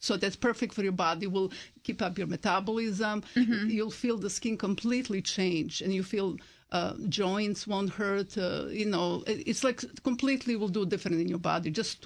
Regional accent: Montenegro; From former Yugoslavia, Montenegro.

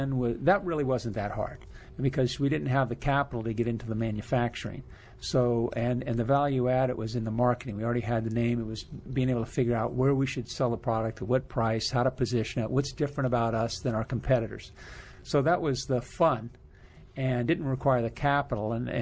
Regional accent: Fairfax, Virginia, United States; I grew up my last couple of years in Fairfax, went to a high school here, W.T. Woodson.

